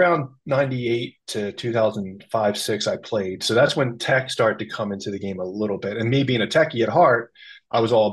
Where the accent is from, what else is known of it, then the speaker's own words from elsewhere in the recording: Philadelphia, Pennsylvania, United States; There's not a whole lot of professional athletes that come out of where I grew up in Philly.